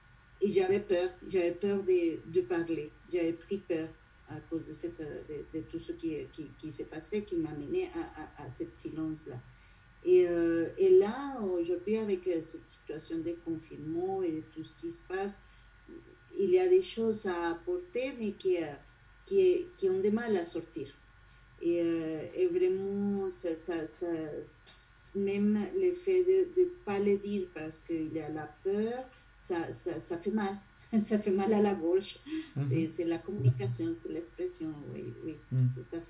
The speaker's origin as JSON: {"language": "French", "country": "Colombia", "second_language": "French", "said": "moi, je viens de Colombie."}